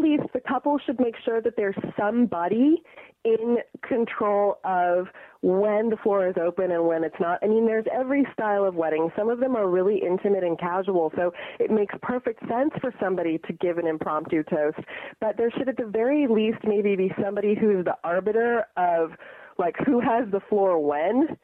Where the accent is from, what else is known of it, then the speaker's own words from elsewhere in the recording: United States; now in Los Angeles, United States; Obviously, we are from the States, and we live in Los Angeles.